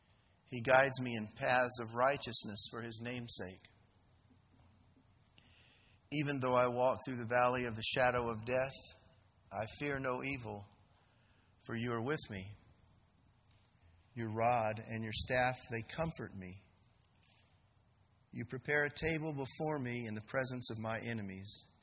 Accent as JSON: {"language": "English", "region": "Texas", "country": "United States", "tie": "born or raised there", "said": "I grew up in South Texas, and my grandparents had a 20-acre farm, and they had cows and chickens and other animals"}